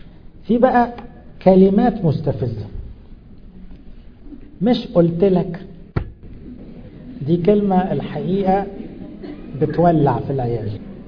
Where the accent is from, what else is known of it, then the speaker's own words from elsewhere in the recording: Upper Egypt, Egypt; احنا بقى صعيدة ونظمنا كده، احنا مصريين وده نظمنا.